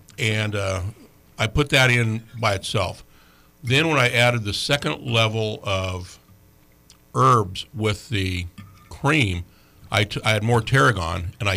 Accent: San Luis Obispo, California, United States; I grew up in San Luis Obispo.

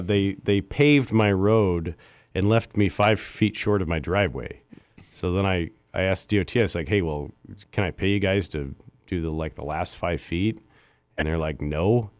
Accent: Washington, United States; now in Fairbanks, United States; I grew up in the Seattle suburbs, and we don't have dangerous roads here in Fairbanks.

